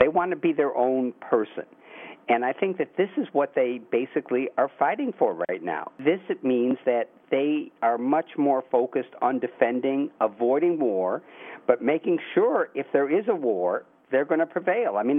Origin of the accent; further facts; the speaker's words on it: United States; I'm an American, though. I mean, I am an American first